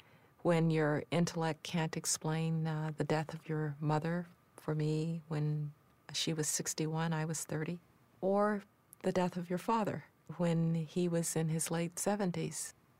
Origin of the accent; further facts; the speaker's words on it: Birmingham, Alabama, United States; 40 years ago when I was growing up in Birmingham, Alabama? I'm the descendant of slaves, just a few generations removed.